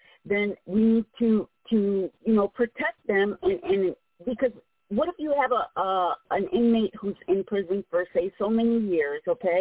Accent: United States; I don't mean to be rude or nothing, but I'm a cultural person. I'm Native American.

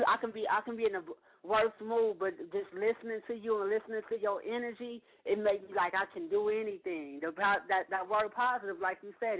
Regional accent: California, United States; If like I'm a West Coast cat like you. You know, I'm from Cali. I'm out here in the AV

